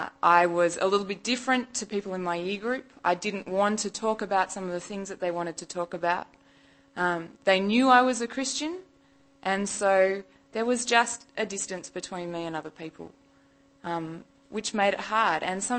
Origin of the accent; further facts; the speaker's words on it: Australia; I am from Australia. I apologise if my accent is problematic for your listening.